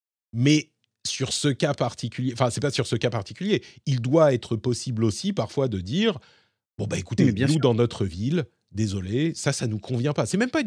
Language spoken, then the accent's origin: French; Paris, Île-de-France, France; j'ai grandi en tant que Parisien